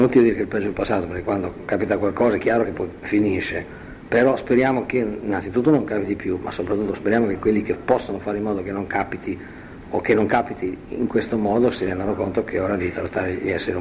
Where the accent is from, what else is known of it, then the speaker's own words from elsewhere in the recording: Emilia-Romagna, Italy; sono emiliano